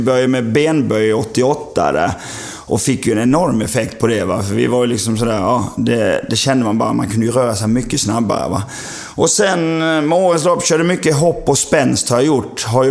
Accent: China; Jag kommer från Kina.

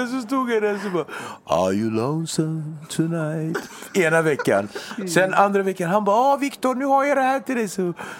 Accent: Nacka, Stockholm County, Sweden; Jag är uppväxt i Nacka, där det bara vita.

